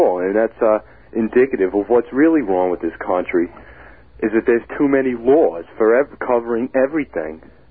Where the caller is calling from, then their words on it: Kings Park, New York, United States; Kings Park.